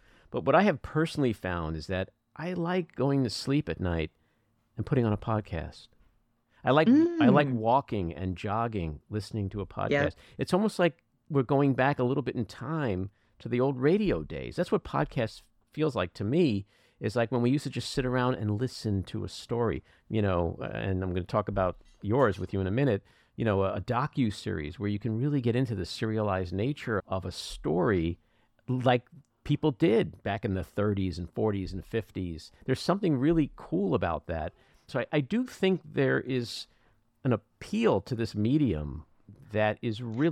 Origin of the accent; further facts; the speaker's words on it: New York, United States; and I grew up in New York, so I was, you know, there were so many cool people of color and minorities on local news.